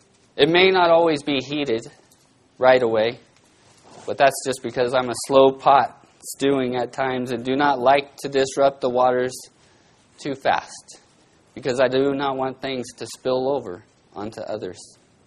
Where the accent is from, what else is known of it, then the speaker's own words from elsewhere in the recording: Bakersfield, California, United States; growing up in Bakersfield, I learned that from the farming community.